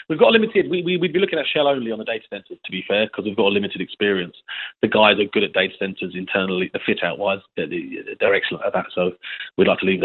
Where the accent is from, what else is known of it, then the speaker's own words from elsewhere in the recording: London, United Kingdom; also born or lived in Tralee, Ireland / Glencar, Ireland; I was born in Tralee in 1980, and we lived in Glencar, which is not far from Caloglan, until 1982 when we moved to North London. I'm one of seven.